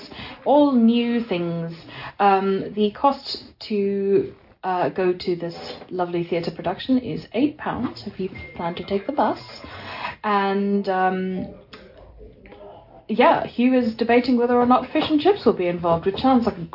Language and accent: English; South Africa; I am South African, and I had an amazing experience as a child